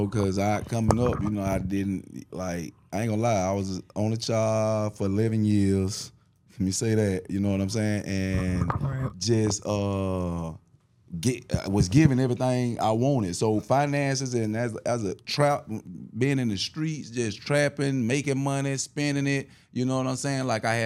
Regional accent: Douglas, Georgia, United States; I'm from Douglas, Georgia, South.

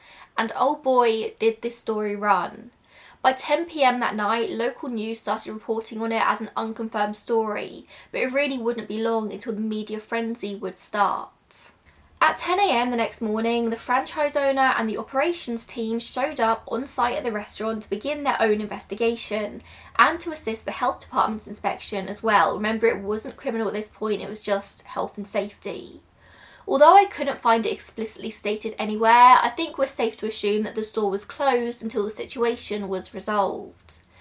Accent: Reading, South East England, United Kingdom; I think the first one in the UK literally opened up in my hometown in Reading in June of last year

